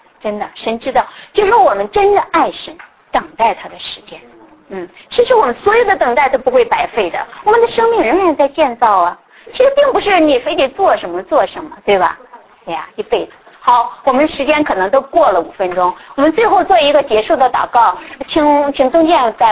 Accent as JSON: {"language": "Chinese", "region": "Hebei", "country": "China", "tie": "born or raised there", "also_born_or_lived": "Beijing", "said": "啊，我老家是河北，然后我们是从北京，我们两个一直在北京上上还读书上班。"}